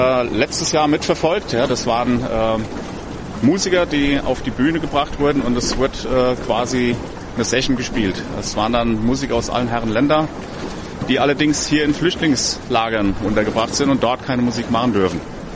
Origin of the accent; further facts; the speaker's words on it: Rüdesheim, Hesse, Germany; ich bin aus dem Rheingau, aus Rüdesheim und bin jetzt seit Mainz dabei.